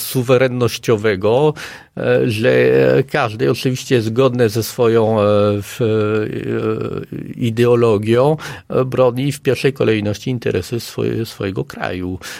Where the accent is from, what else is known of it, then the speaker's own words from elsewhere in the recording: France; Sam jako Francuz